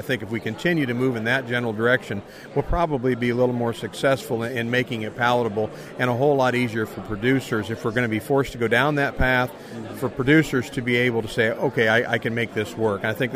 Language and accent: English; Illinois, United States; I mean, I'm from a corn state. I'm from Illinois.